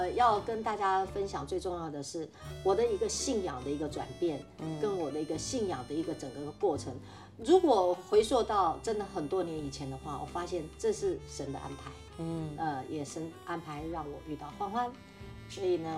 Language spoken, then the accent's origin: Chinese; Taiwan; first language Taiwanese Hokkien; moved away as an adult; 我出生在一个非常联合国的一个家庭里面，所以呢，我的出生的母语就是两个，一个就是台语，一个就是日文。那这个两个语文对我来讲就是我的母语。